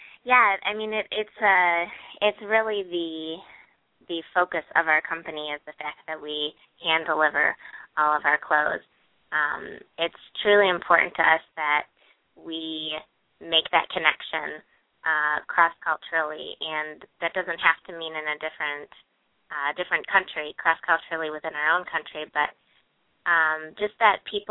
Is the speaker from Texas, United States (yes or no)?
no; Michigan, United States; And I'm from Michigan, so we were trying to describe, you know, the lakes and everything to them.